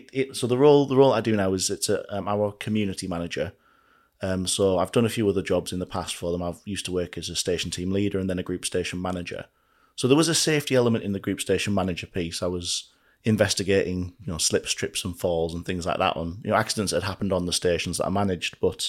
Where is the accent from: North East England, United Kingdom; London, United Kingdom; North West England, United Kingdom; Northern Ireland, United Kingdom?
North East England, United Kingdom; I grew up in the Northeast, Saturday trips with the family, York Rail Museum wasn't particularly far away.